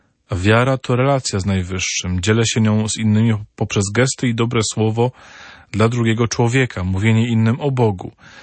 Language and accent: Polish; Toruń, Kuyavian-Pomeranian Voivodeship, Poland; Ja z Torunia